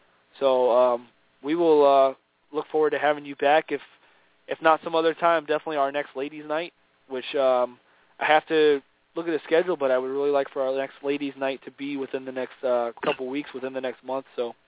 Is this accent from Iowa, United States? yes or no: no; Monroe, Louisiana, United States; he's located out of Monroe, Louisiana. That's my hometown.